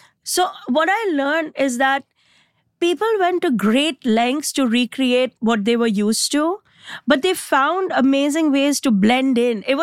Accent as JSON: {"language": "English", "country": "India", "said": "I came from India and India is anything but small. But Indian culture is very warm at its core."}